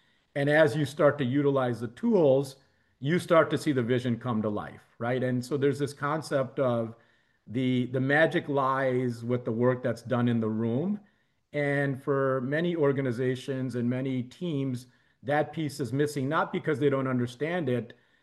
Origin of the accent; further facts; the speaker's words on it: Chicago, Illinois, United States; And I'm from Chicago, so we have this Midwest nice that's about a lot of us, right?